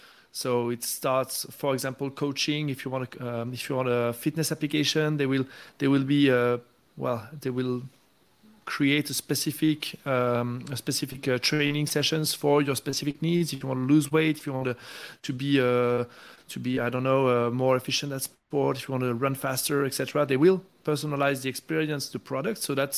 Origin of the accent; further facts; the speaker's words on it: France; My home country in France, you need to disclose.